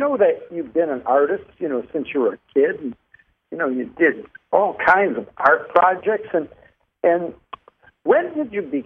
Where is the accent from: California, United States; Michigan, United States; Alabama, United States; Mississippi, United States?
Michigan, United States; Detroit; He comes from my hometown, the Motor City, and he's also a healer.